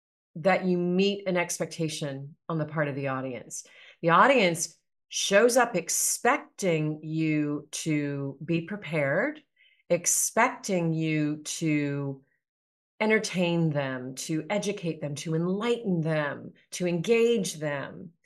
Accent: United States; Just because I'm an American doesn't mean that I utilize all of the cultural norms that are typical of Americans.

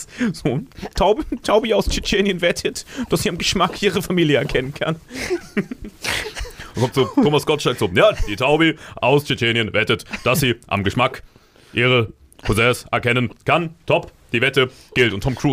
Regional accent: Saarland, Germany; Aber meine Oma im Saarland lebt noch. Also bei der bin ich ja im Haus aufgewachsen

